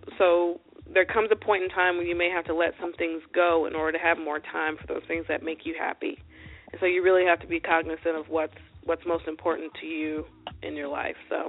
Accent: Charleston, South Carolina, United States; I'm from Charleston. We met in Charleston.

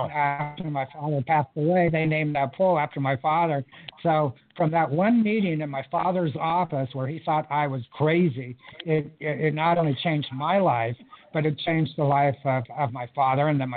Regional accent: United States; in 1984, Los Angeles, you know, unfortunately for me, it was my home country.

